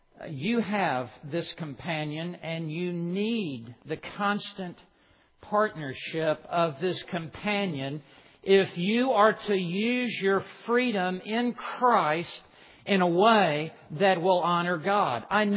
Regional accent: Memphis, Tennessee, United States; I grew up in Memphis, Tennessee. I went off to West Texas, to Texas Tech. I was so far away from home.

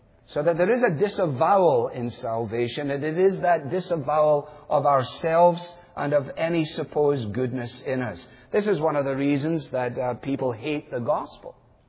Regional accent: United States; I'm used to paying my own way. I am an American, after all.

